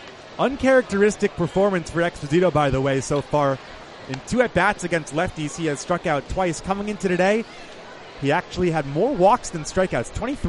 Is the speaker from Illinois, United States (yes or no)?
no; Boston, Massachusetts, United States; It gives me no joy to report that as a Bostonian born and raised and a massive Red Sox fan at heart.